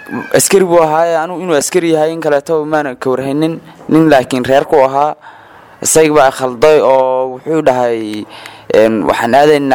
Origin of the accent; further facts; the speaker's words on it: Somali Region, Ethiopia; Waxaan ka imaaday kilalka 5aad marka gaar ahaan gobolka Afdheer.